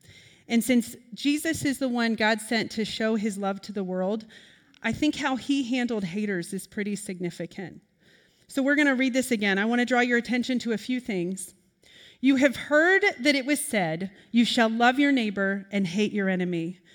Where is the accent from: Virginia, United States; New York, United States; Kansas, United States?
Kansas, United States; I hate seafood, which is strange, but I grew up in Kansas.